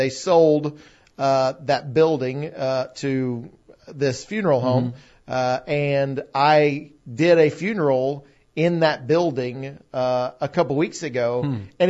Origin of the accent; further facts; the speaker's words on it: Knoxville, Tennessee, United States; also born or lived in Nashville; Yeah, so for those that don't know my story, I grew up here in Knoxville, and then we moved to Nashville for several years, as you know, and then moved back 7 or 8 years ago to plant Shoreline.